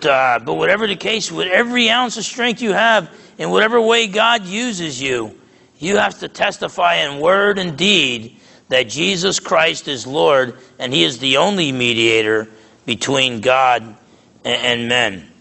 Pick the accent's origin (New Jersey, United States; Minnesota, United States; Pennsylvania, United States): New Jersey, United States; I grew up in a loud part of the country. With a loud people, Italians growing up in Essex County, New Jersey.